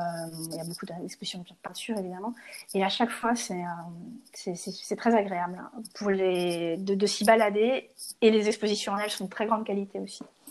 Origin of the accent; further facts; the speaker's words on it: Paris, Île-de-France, France; now in The Hague, Netherlands; On vient de Paris, donc c'était quand même un grand saut dans quelque chose de très, très différent.